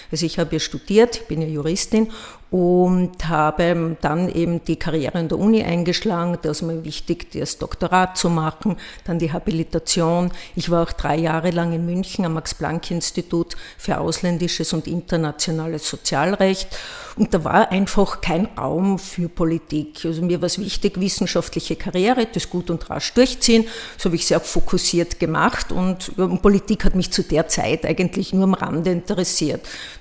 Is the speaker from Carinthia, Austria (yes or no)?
no; Bad Gleichenberg, Styria, Austria; now in Graz, Austria; würde ich sagen, meine Heimat sind Bad Gleichenberg und Graz. Also ich habe sozusagen 2 Heimaten. Ich komme aus Bad Gleichenberg und lebe in Graz.